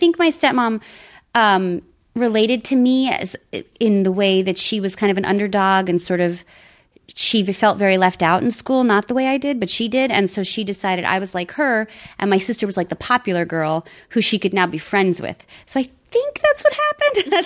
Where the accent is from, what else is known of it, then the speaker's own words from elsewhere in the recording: Flushing, New York, United States; also born or lived in Long Island; And I moved from Flushing to Long Island. But I went from like Queens, like super duper, like very diverse Queens to very white, somewhat very Jewish Long Island. So it was weird.